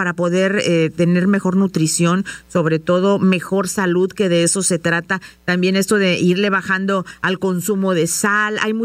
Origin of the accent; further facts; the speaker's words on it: San Luis Potosí, Mexico; Ah, yo soy de San Luis Potosí, así que somos paisanas, tu mamá y yo.